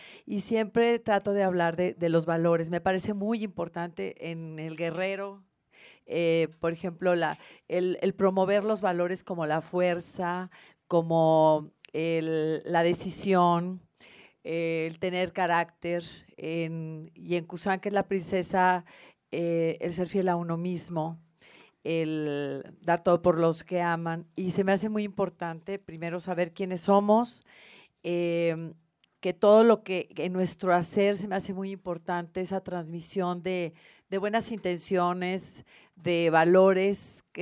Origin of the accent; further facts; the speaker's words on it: Mexico; como mexicanos y como mujeres tenemos muchísimo que aportar